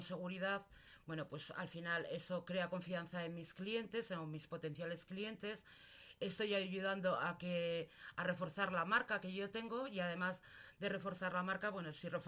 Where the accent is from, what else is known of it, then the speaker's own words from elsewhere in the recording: Pamplona, Navarre, Spain; soy de Pamplona.